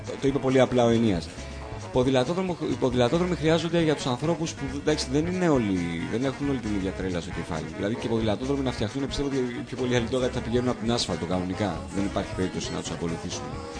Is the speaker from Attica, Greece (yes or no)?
yes; Eleusis, Attica, Greece; now in Athens, Greece; συνέχισα πάλι να μετακινούμε στην Ελευσίνα, ας πούμε, μέσα στην πόλη μου με το ποδήλατο κλασικά. Ήταν και χαζό να πάρεις κάτι άλλο. Από εκεί πέρα μετά, πριν 6 χρόνια ήρθα Αθήνα